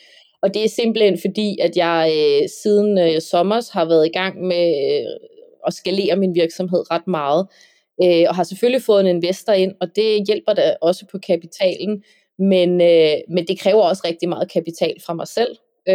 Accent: Amager, Capital Region of Denmark, Denmark; jeg er fra Amager, jeg kører i en sænket bil med skaktern

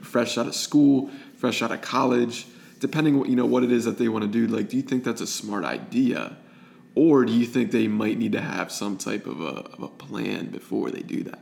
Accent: Pennsylvania, United States; because I'm from Pennsylvania, a small town

